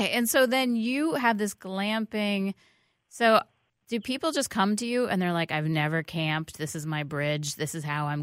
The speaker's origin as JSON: {"language": "English", "town": "New York City", "region": "New York", "country": "United States", "tie": "born or raised there", "said": "So I grew up in New York City"}